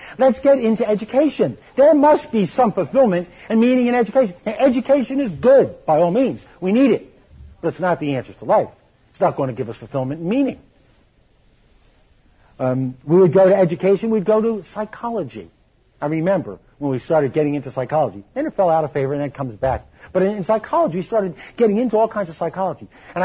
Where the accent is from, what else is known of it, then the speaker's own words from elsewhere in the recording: East Coast, United States; Now remember, I grew up in the East Coast.